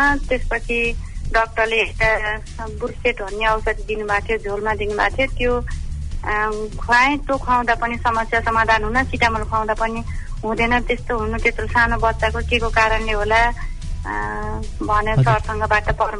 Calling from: Mangalpur, Bagmati, Nepal; म मंगलपुरबाट दृष्टिबिन

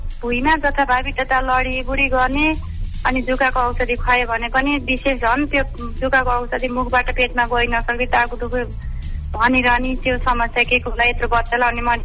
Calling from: Mangalpur, Bagmati, Nepal; म मंगलपुरबाट दृष्टिबिन

